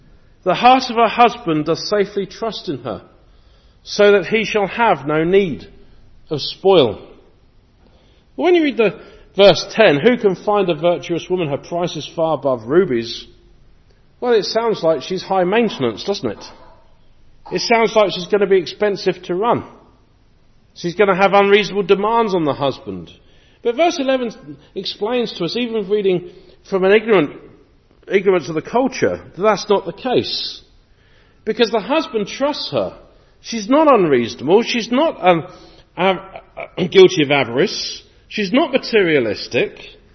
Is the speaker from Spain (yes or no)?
no; England, United Kingdom; As an English person, I find that very interesting